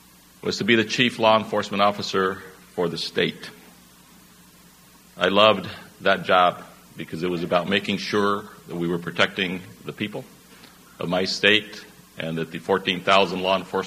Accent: Colorado, United States; I grew up in the San Luis Valley in southern Colorado, about 265 miles south of Denver, on lands that my family has farmed and ranched for over five generations.

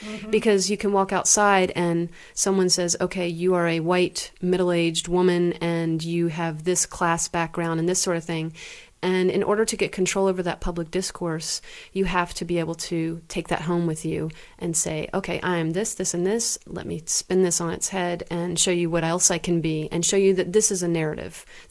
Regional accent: United States; I have a certain awareness of being an American who is subjected to lots of public discourse

